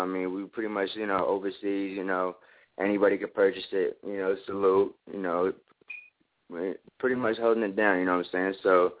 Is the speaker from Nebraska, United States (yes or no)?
no; Chicago Heights, Illinois, United States; now in Minneapolis, United States; I'm calling over here from Minneapolis, Minnesota right now, originally from Chicago Heights, Illinois, you know